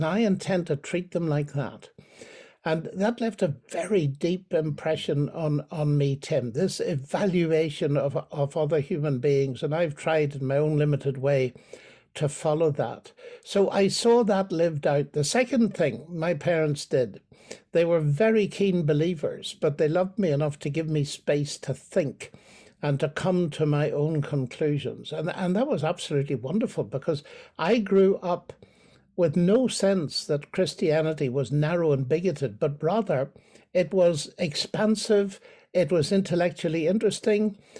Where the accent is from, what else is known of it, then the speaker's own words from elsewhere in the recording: Northern Ireland, United Kingdom; moved away; Well, my accent betrays me as a citizen of Dorthon Ireland, although I haven't lived there for many years.